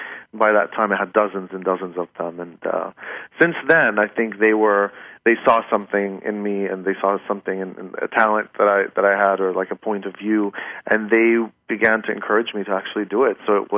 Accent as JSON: {"language": "English", "town": "Ramallah", "region": "West Bank", "country": "Palestine", "tie": "born or raised there", "said": "I grew up in the Masyun area, which is sort of a quieter, hilly area that has much changed now."}